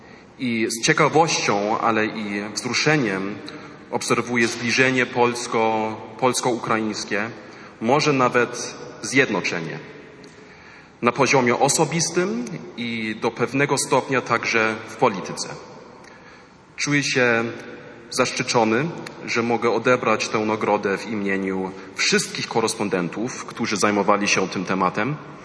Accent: Germany; Polish is a second language; Dotyczy to zwłaszcza mojego rodzinnego kraju, Niemiec.

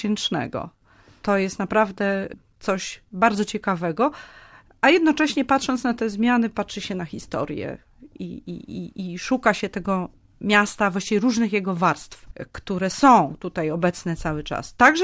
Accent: Warsaw, Masovian Voivodeship, Poland; born there; now in Gdańsk, Poland; Gdańsk jest takim moim miejscem z wyboru na pewno.

